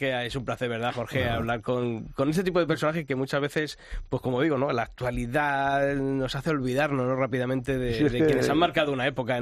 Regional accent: Ávila, Castile and León, Spain; pero los de Ávila le tenemos como torero propio también

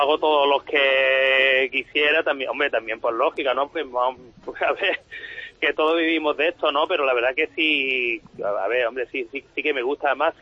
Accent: Málaga, Andalusia, Spain; como malagueño, me llena de orgullo, la verdad.

